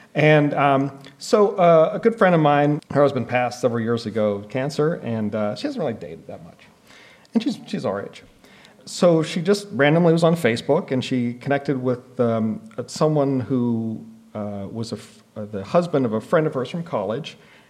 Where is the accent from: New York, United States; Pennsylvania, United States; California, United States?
Pennsylvania, United States; Pittsburgh; I grew up in Pittsburgh. It was Devil's Night, 1980.